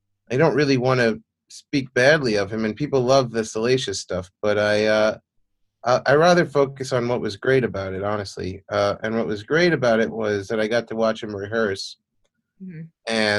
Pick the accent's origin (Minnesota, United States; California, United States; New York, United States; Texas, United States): New York, United States; And then it's stories of growing up in New York and going to the Macy's Thanksgiving Day Parade with my family